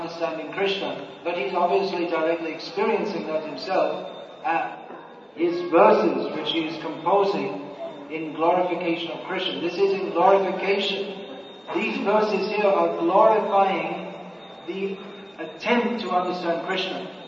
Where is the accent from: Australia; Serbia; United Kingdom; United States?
United Kingdom; England; English, I'm also English.